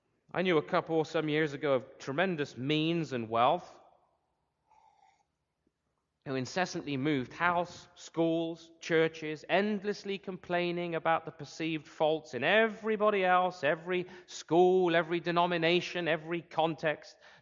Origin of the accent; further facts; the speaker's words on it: England, United Kingdom; as I just heard about my hometown in England